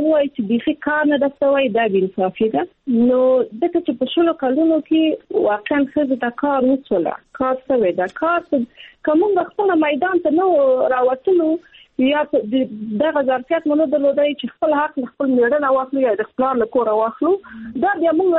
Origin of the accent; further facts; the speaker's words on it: Afghanistan; زه خپل په افغانستان کې پیدا شوی په افغانستان کې لوی